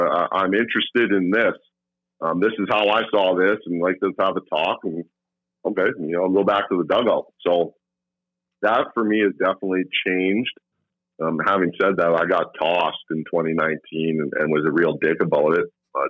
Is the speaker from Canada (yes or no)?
yes; Canada; Like, we're Canadian. We're not evil.